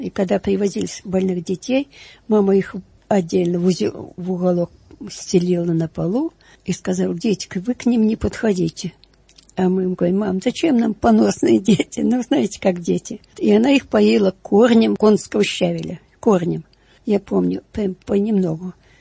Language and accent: Russian; Tula Oblast, Russia; Я из Тульской области, недалеко от города Ефремова.